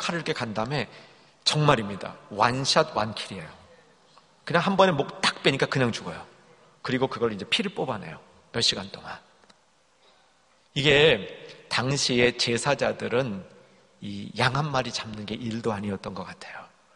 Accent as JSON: {"language": "Korean", "region": "Seoul", "country": "South Korea", "tie": "born or raised there", "said": "저는 서울에서 자랐습니다. 그래서 어릴 때 서울 밖을 나가본 적이 없었던 것 같아요."}